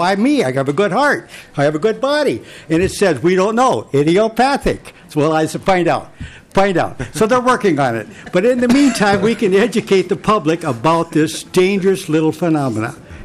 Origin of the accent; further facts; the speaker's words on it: New Brighton, Minnesota, United States; from New Brighton, Minnesota.